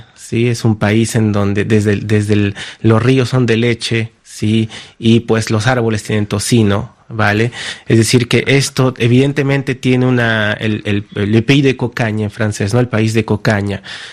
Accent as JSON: {"language": "Spanish", "town": "Jauja", "region": "Junín", "country": "Peru", "said": "En el caso particular de mi familia, somos de Jauja, tengo vestigios desde el siglo XVIII."}